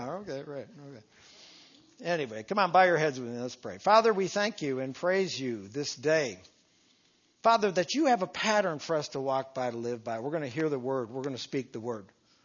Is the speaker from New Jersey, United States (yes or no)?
no; Milwaukee, Wisconsin, United States; Growing up in Milwaukee, beer's everywhere. I mean, just north of Milwaukee.